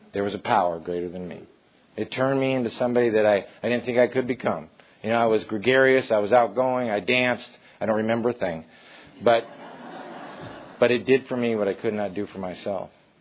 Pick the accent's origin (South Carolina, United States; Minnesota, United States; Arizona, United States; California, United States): California, United States; San Jose; from San Jose.